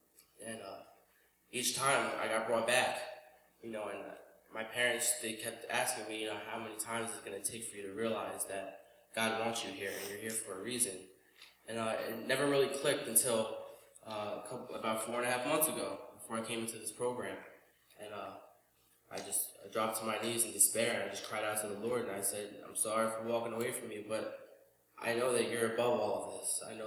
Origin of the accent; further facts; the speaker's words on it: New Jersey, United States; I'm 22 years old, and I'm from Monmouth County, New Jersey. It's really far from here.